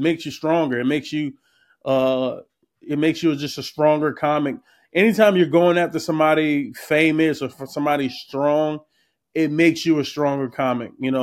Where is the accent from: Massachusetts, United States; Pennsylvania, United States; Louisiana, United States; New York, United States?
Pennsylvania, United States; Philadelphia; Man, Philly is a funny city. Like Philly is, you can definitely, I grew up in Philly